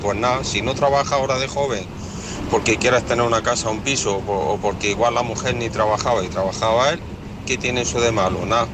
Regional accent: Jaén, Andalusia, Spain

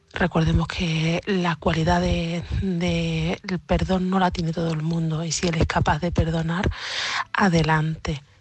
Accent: Seville, Andalusia, Spain; de Sevilla.

